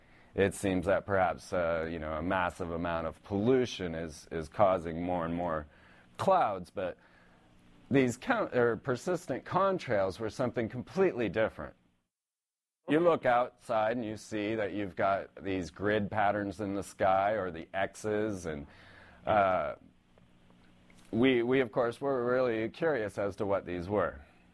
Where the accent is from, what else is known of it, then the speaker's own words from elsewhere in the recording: Orlando, Florida, United States; growing up in Orlando, Florida, we get to see rocket launches quite often there at Cape Canaveral.